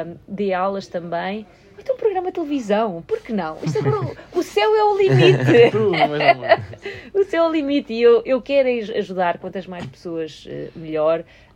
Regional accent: Portugal; nós, enquanto portugueses e os portugueses que estão fora, nós trabalhamos arduamente

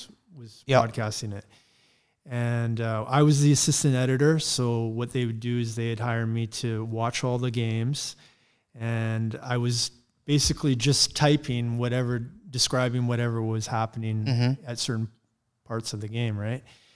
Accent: Saskatchewan, Canada; And I moved here from Saskatchewan, and I found the Canucks.

